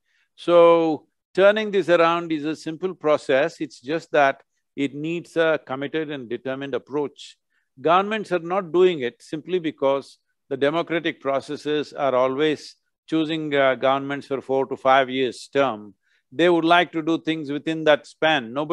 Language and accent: English; Mysore, Karnataka, India; I'm from Mysore.